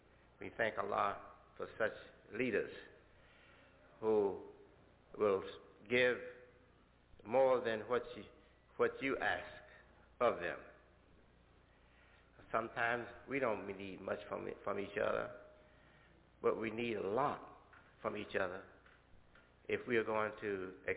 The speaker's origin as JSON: {"language": "English", "town": "Chicago", "region": "Illinois", "country": "United States", "tie": "born or raised there", "said": "in the area of town, suburban areas of Chicago, my hometown"}